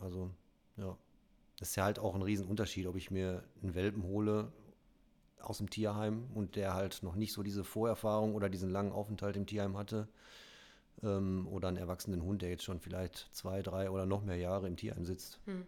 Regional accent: North Rhine-Westphalia, Germany; also ich komme ja ursprünglich aus NRW, habe da zu dem Zeitpunkt auch gelebt

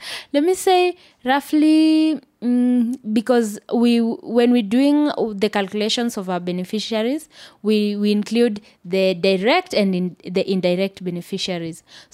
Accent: Nairobi, Kenya; I wasn't born in Kibera, but I was raised in Kibera. So I can say I've lived the longer part of my life. I've been to Kibera. I've lived in Kibera.

